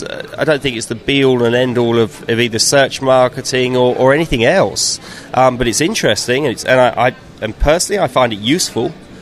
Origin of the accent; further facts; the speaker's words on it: London, United Kingdom; now in Denmark; I'm from London-ish. Yeah, I am from the South.